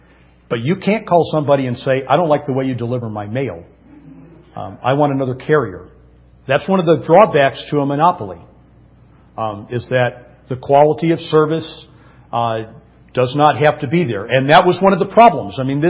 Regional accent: Detroit, Michigan, United States; I made mention last week of growing up in Detroit. I grew up, of course, in the Detroit area.

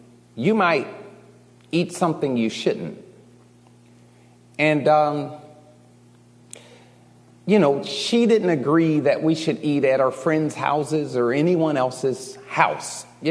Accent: Chicago, Illinois, United States; eating at my grandmother's house was different than eating where we grew up at in Chicago.

